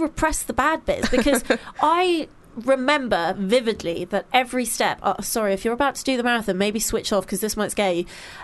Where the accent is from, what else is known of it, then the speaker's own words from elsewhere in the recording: United Kingdom; But obviously, being British, I went, okay, I'm really sorry.